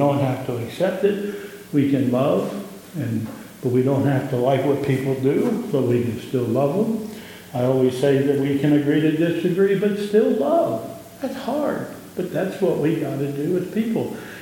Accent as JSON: {"language": "English", "region": "Pennsylvania", "country": "United States", "tie": "born or raised there", "said": "I grew up in Pennsylvania, and we did a lot of trout fishing in Pennsylvania."}